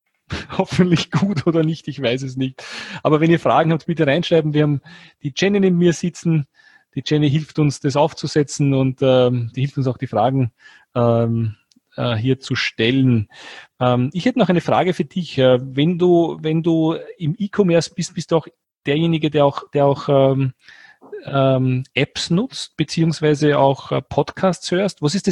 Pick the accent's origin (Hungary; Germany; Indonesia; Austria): Austria; Das ist bei uns in Österreich eine Region, die ist, im südlichen Österreich